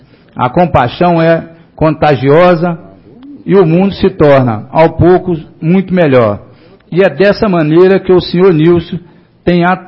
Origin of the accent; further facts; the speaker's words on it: Bahia, Brazil; now in Formosa, Brazil; eu sou de família humilde, vim da Bahia até a cidade de Formosa. Nos tempos, meus pais me disseram que a gente veio da Bahia até a Formosa até a pé.